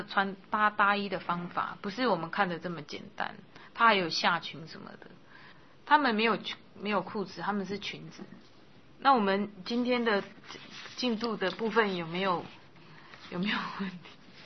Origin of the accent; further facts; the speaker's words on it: China; 因为我们中国人就是以黄色跟红色为尊嘛